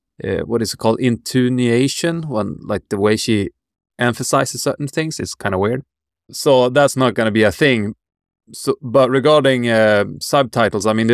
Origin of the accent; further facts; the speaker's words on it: Sweden; English is a second language; growing up in Sweden, you always have subtitles on.